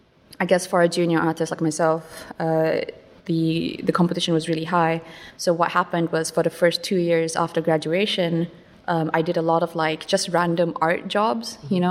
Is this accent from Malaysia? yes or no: yes; Malaysia; moved away as an adult; now in United Kingdom; I am born and bred in Malaysia. So at 19 years old, I come to the UK for to study animation